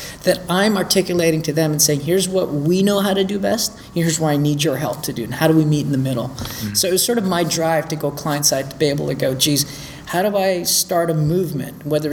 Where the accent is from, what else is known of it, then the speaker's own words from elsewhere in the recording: Toronto, Ontario, Canada; Yeah, so my ad agency tenure was living in Toronto. I grew up in Toronto